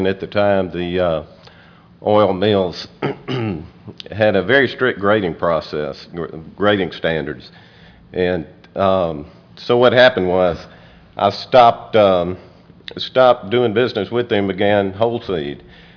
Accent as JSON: {"language": "English", "town": "Midnight", "region": "Mississippi", "country": "United States", "said": "from Midnight, Mississippi."}